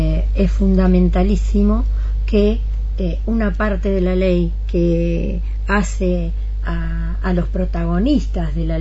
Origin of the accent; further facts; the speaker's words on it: La Plata, Buenos Aires Province, Argentina; quiénes somos, quiénes somos los platenses, cómo están nuestros chicos y qué es lo que más hace falta